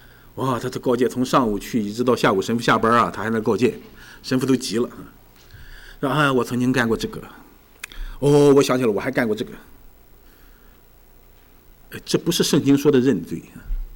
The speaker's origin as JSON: {"language": "Chinese", "country": "China", "said": "很容易把我们中国人啊引到另一个误区当中去"}